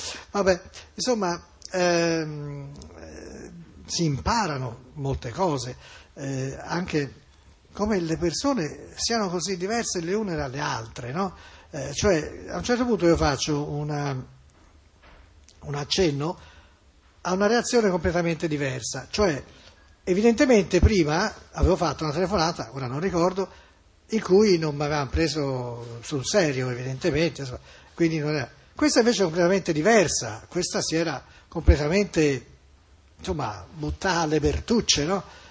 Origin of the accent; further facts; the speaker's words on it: Tuscany, Italy; perché non siamo fiorentini, siamo toscani, abbiamo lo scherzo, la burla ce l'abbiamo dentro